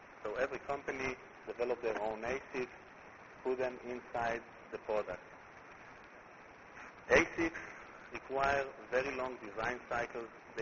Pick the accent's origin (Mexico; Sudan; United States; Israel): Israel; accent: Israeli; most of you will not understand my Israeli accent.